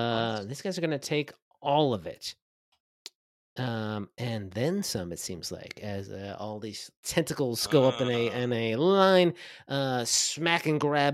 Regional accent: New Jersey, United States; I'm from South Jersey, which is almost Philadelphia, so please respect my culture.

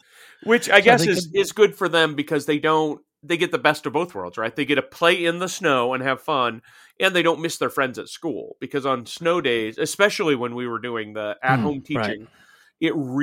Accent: Utah, United States; when I was growing up in Utah, I was one of those kids who kind of wore shorts all year round.

